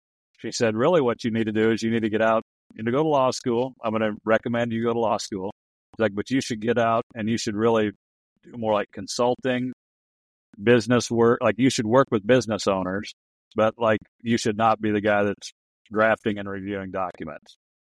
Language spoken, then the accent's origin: English; Nebraska, United States; I grew up on a farm in Nebraska.